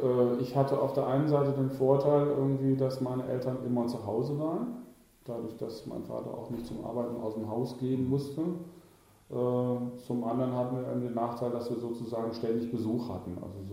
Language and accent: German; Lübbecke, North Rhine-Westphalia, Germany; born there; Ich komme gebürtig aus Lübbecke, das ist in der Nähe von Minden in Westfalen.